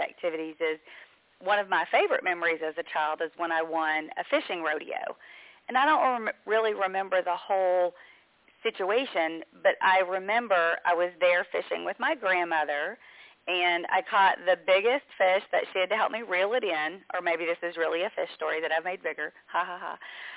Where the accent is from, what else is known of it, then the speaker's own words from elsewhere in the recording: Mississippi, United States; I grew up in Mississippi